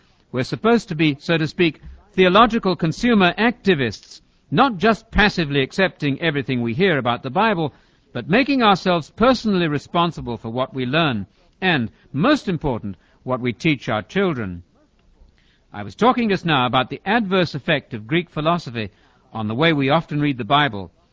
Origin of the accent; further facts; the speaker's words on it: England, United Kingdom; If I, as an Englishman, say, I'm mad about my flat, my American friends will understand something quite different from an English audience.